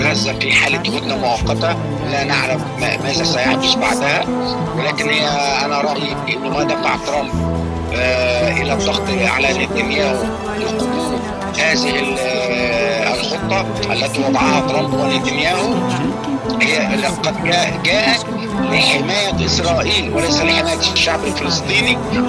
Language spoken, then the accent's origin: Arabic; Egypt; عشان أنا أعرف مصر وإن أنا مصري